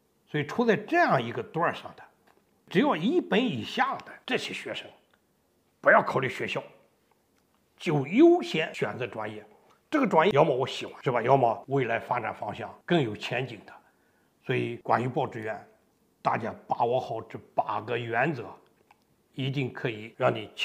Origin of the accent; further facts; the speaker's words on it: Shandong, China; 就像我山东人对山东的情况相对就比较了解